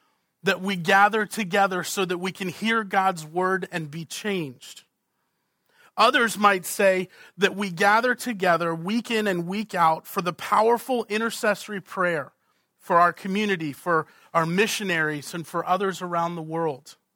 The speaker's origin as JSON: {"language": "English", "town": "Boston", "region": "Massachusetts", "country": "United States", "tie": "born or raised there", "also_born_or_lived": "Virginia", "said": "Well, I was born in Virginia. I grew up in Boston."}